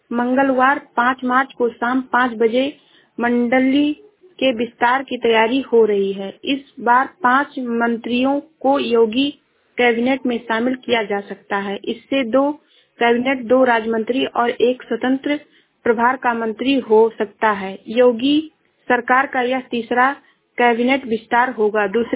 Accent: Shravasti, Uttar Pradesh, India; मैं जिला श्रावस्ती से हूँ।

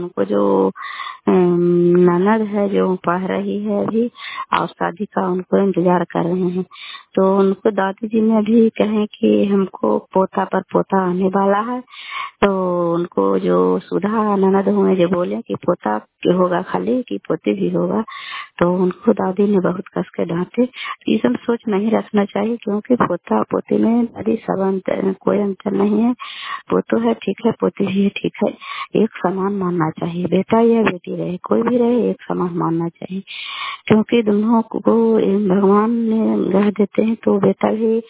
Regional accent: Kalyanpur, Bihar, India; घर कल्याणपुर वाली वेलसी पंचायत प्रखंड चंडी जिला नालंदा का निवासी हूँ।

